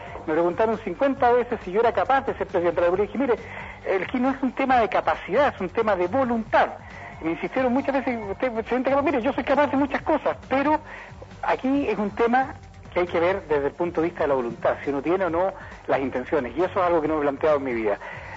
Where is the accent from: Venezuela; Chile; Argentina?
Chile; me siento tremendamente contento de lo que logramos todos como chilenos en ese evento.